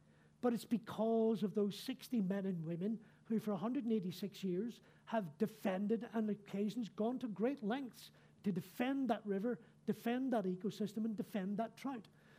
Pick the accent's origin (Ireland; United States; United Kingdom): Ireland; It's all those confessions that I've gone to as an Irish Catholic child back in Ireland, finally paid off.